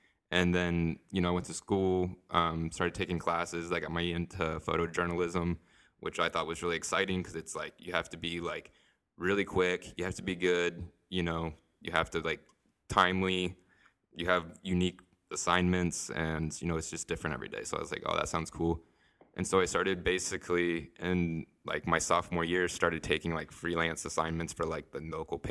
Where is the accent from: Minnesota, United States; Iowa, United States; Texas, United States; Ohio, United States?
Ohio, United States; In California, I don't know anyone because, like, you know, I'm from Ohio and my family's all here.